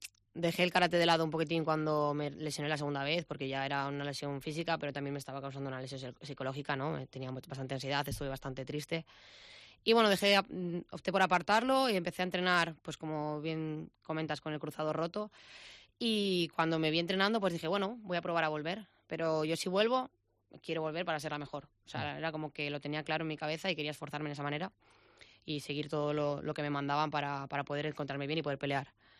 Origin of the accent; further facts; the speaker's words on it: Santander, Cantabria, Spain; Yo vivo, soy de Albericia, vivo en el barrio de Albericia. Ay, y bueno, pues todo lo que es Santander en general.